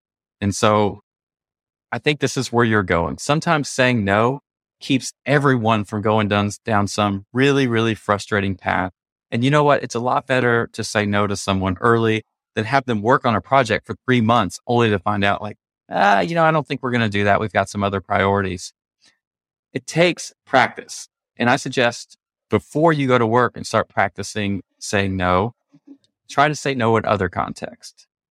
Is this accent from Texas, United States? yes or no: yes; Texas, United States; I'm from Texas, and then I went to school.